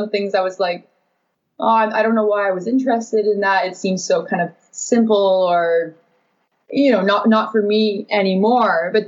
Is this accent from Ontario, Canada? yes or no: no; North Vancouver, British Columbia, Canada; Oh, well, I grew up in North Vancouver. So just over the bridge.